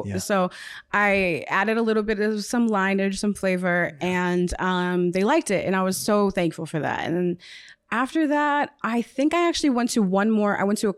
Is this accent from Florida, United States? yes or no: yes; Orlando, Florida, United States; And I'm like, I'm from Orlando.